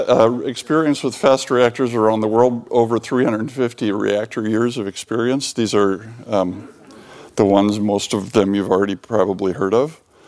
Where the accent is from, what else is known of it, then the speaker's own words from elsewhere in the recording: United States; But as an American, I have more important things to be embarrassed about, like Donald Trump.